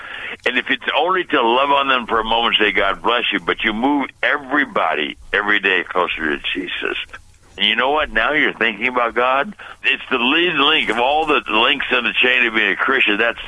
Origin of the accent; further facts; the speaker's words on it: Pasadena, California, United States; I was born and raised in Pasadena.